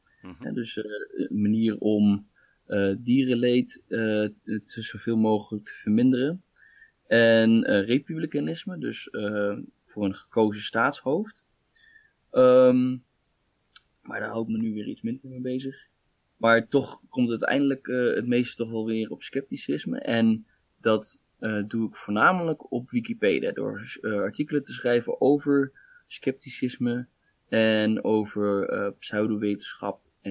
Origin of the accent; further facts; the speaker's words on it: Zwolle, Overijssel, Netherlands; born there; Ik ben geboren in Zwolle in 1990.